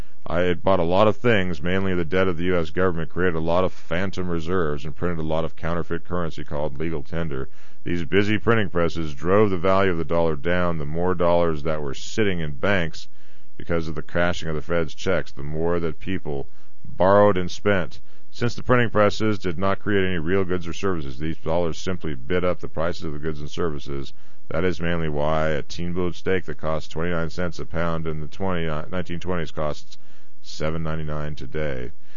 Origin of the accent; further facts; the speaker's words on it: Pensacola, Florida, United States; In my hometown of Pensacola, Florida